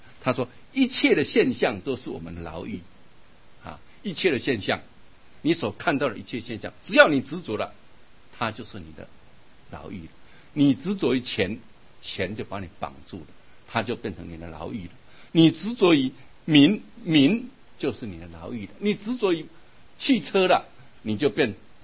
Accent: Malaysia; 它是我们马来西亚人的中文啊，看来文法好像有点不一样啊

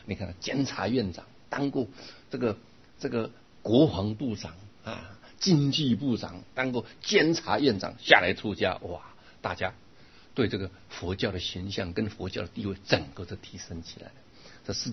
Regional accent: China; 如果佛陀在我们中国的多好，你看我们中国人

